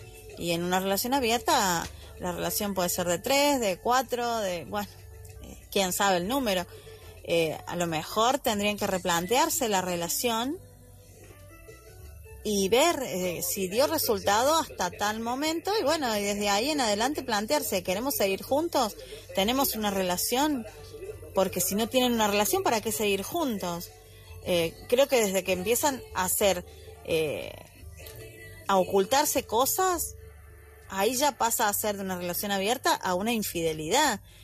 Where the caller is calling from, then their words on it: Argentina; desde Argentina